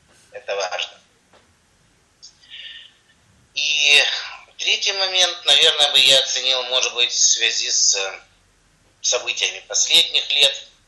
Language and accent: Russian; Kharkiv, Kharkiv Oblast, Ukraine; я из Харькова, это значит человек, который не балабол, который может достичь поставленной перед собой цели